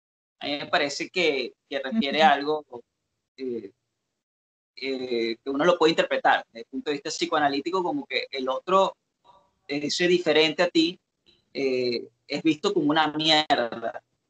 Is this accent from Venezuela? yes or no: yes; Venezuela; Nosotros hablamos de venezolanos porque, bueno, por varias razones. Primero, somos venezolanos.